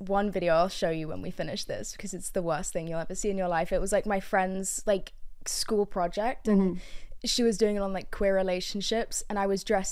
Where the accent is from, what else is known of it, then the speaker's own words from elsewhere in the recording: South East England, United Kingdom; I'm from Sussex in the UK, which is like an hour outside of London.